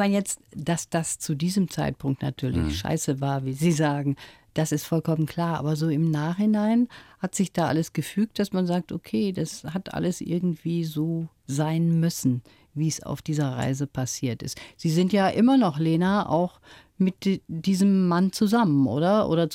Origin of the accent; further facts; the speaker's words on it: Germany; ja, so sind wir Deutsche.